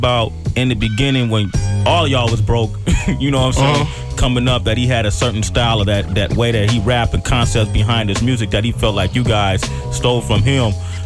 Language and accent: English; Oakley, California, United States; I'm from the Bay, you know, from Oakley.